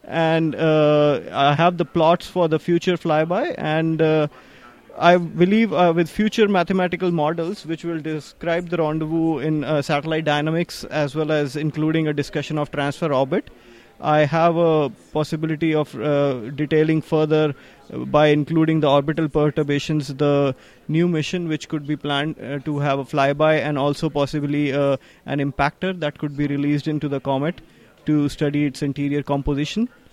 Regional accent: India; now in Australia; I came from India

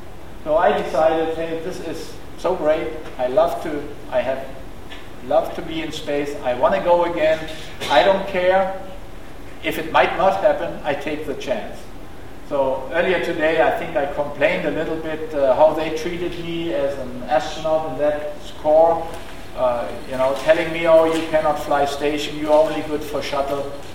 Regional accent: Germany; English is a second language; and I in between as a German astronaut at that time

